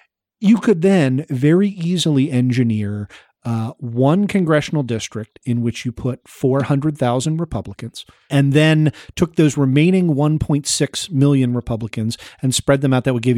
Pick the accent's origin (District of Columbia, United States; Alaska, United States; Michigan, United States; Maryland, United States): Maryland, United States; One of them is my home state of Maryland, Maryland is an overwhelmingly Democratic state.